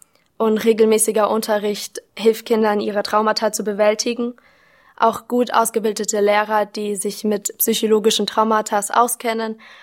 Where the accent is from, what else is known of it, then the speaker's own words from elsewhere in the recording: Munich, Bavaria, Germany; ich bin 20 Jahre alt, ich komme aus München, Deutschland und ich studiere Biomedizin und so wie die anderen bin ich auch an der Universität Freiburg.